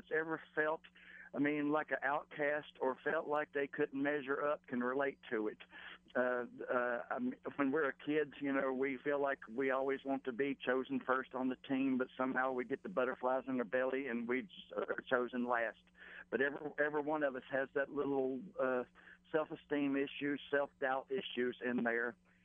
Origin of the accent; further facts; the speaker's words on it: South Carolina, United States; also born or lived in Virginia; I actually was raised in South Carolina. I was born in Virginia.